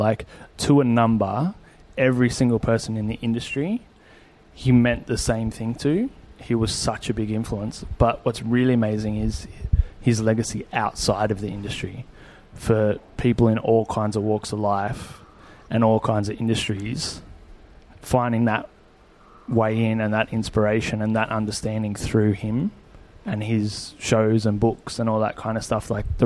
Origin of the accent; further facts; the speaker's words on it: Australia; we said, oh, we're chefs from Australia.